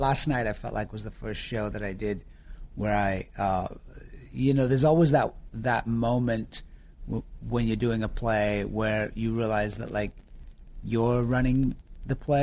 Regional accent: Yorkshire and the Humber, United Kingdom; accent: northern Yorkshire; also born or lived in Florida; now in United States; because the melding of the American and the northern Yorkshire accent, people were just like, are you from New York?

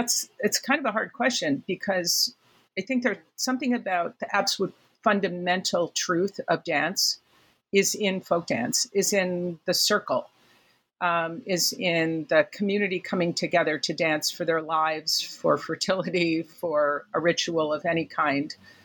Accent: Chicago, Illinois, United States; if the Joffrey was in town, I'm from Chicago, we would go like 3 or 4 times

